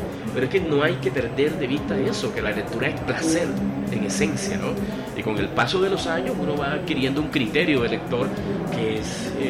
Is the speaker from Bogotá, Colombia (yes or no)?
no; Cartagena, Bolívar, Colombia; Yo crecí a los 7 años, llegué al barrio Getsemaní de Cartagena